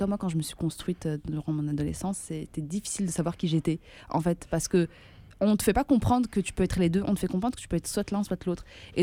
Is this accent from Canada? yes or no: no; Belgium; moi je suis belge, enfin belgo-marocaine dans ce sens-là. Donc je suis née en Belgique, j'ai été éduquée en Belgique, mais forcément je suis 100% marocaine via mes parents. Et donc j'ai ma carte nationale marocaine et ma carte nationale belge.